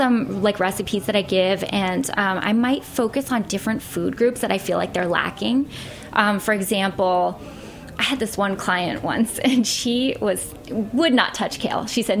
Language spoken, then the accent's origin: English; Pittsburgh, Pennsylvania, United States; I was traveling to Pittsburgh, which is my hometown